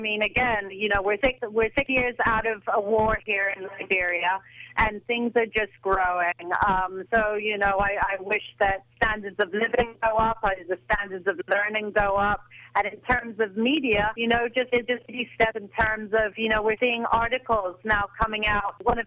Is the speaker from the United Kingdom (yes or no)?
no; Kenya; I grew up in Africa, but East Africa. I grew up in Kenya, and since then I've worked as a journalist in Ethiopia. In 2006, after the bombing, I was based in South Lebanon for 2 years.